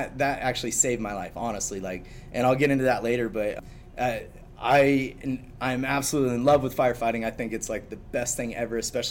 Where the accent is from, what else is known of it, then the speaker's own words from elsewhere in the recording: California, United States; also born or lived in La Grande; So I grew up in California, kind of bounced around a lot, homeless for a long time, and then ended up coming up and living with my grandma in La Grande.